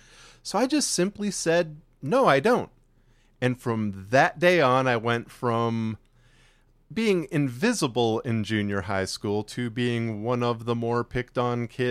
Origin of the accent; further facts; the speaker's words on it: Chicago, Illinois, United States; now in Texas, United States; We grew up near Chicago, but we both actually ended up moving to Texas roughly the same time and in the same area.